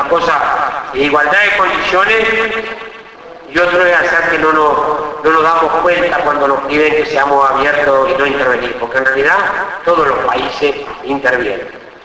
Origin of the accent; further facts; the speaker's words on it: Uruguay; como uruguayo, no como presidente de INAH